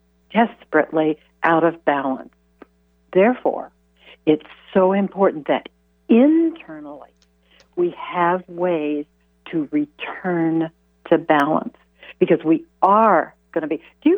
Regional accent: Midwest, United States; Because that's how I was raised. I was raised in the Midwest. I'm really old. So I was raised, you know, in the 50s.

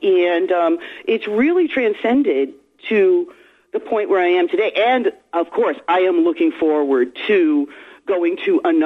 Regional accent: New York City, New York, United States; And I am from New York City, born in the South Bronx, still live in New York, and I kind of had chaotic thinking. Can't believe a New Yorker would be like that.

